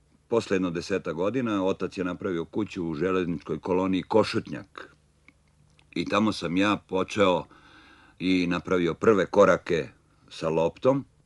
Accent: Zemun, Belgrade, Serbia; Ja sam kao dečak iz Zemunovog grada dolazio na igralište Viteza

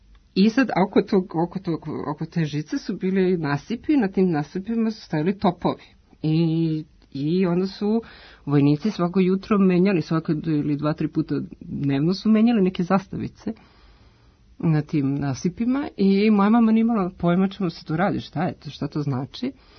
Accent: Umka, Belgrade, Serbia; also born or lived in Lünen, Germany; ja sam rođena u Linenu, to je nekih 10 km od Dortmunda, i onda smo došli da živimo na Umku, ili u Umku, u stvari u Umku, ili kako mi to zovemo, na Umku.

